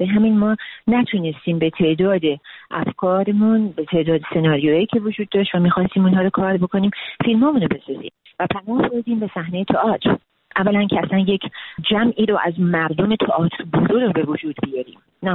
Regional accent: Iran; born there; من ایرانی هستم، من در ایران به دنیا آمدم، ایران مملکت منه، ایران بوم منه، من عاشق ایران هستم

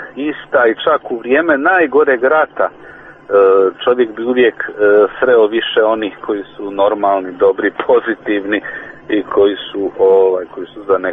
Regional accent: Bosnia & Herzegovina; also born or lived in Zagreb; a ja sam odrastao u Bosni i Hercegovini, a kasnije sam živio u Zagrebu.

